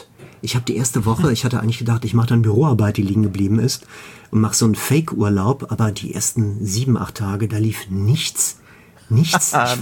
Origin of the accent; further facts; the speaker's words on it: Mönchengladbach, North Rhine-Westphalia, Germany; Ich komme vom Niederrhein aus Mönchengladbach. Das sagt jetzt den meisten Leuten nichts.